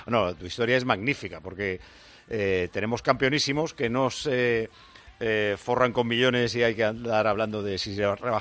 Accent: Asturias, Spain; ¿hacéis, como se hacía en mi pueblo, en Asturias, una fiesta del día en el que se recoge el trigo, no?

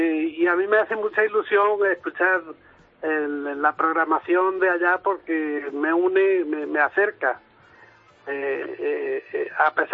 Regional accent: Orce, Andalusia, Spain; De Granada, de Orce.

